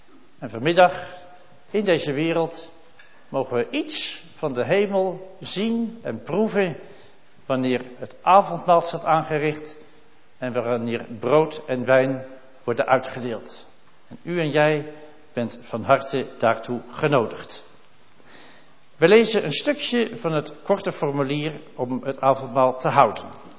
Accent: Friesland, Netherlands; En uit Friesland komende is dat toch altijd iets speciaals.

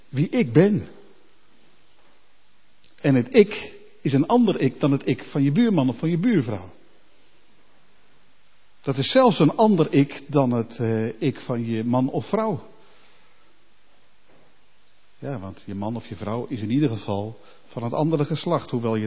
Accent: Netherlands; We komen uit Nederland, dat is ook wat, zegt ook wel iets over onszelf.

